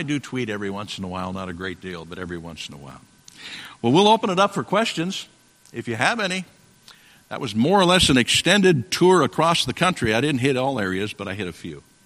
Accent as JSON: {"language": "English", "town": "Tacoma", "region": "Washington", "country": "United States", "tie": "born there", "said": "I was born in Tacoma, Washington years ago."}